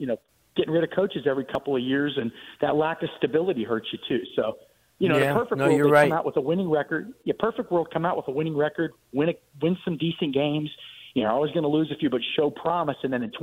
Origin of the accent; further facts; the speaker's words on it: Miami Springs, Florida, United States; I'm from Miami. I'm a Miami Springs guy, born down there.